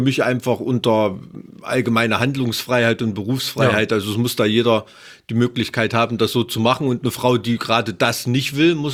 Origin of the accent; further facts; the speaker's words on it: Thuringia, Germany; ich komme aus dem Ilmtal.